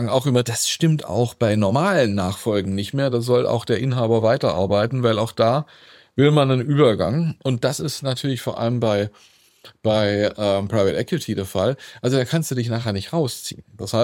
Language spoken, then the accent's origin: German; Swabia, Germany; ich komme aus dem Schwäbischen